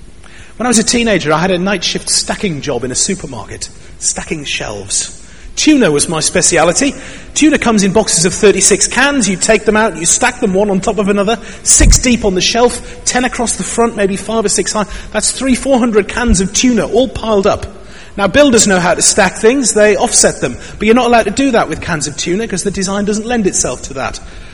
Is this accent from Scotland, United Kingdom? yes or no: no; North East England, United Kingdom; accent: Geordie; He had a stronger Geordie accent than me, and I couldn't understand half of what he said, even though I'm from the Northeast.